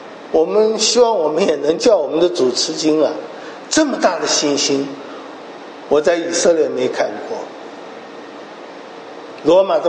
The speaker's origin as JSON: {"language": "Chinese", "country": "China", "said": "我们中国人说利益叫你的头昏了"}